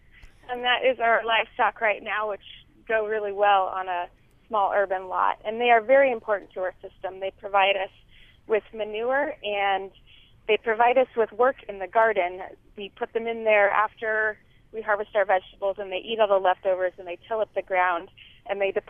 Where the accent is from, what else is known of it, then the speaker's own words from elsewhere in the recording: Anchorage, Alaska, United States; I grew up here in Anchorage, and we lived a very subsistence lifestyle in the city.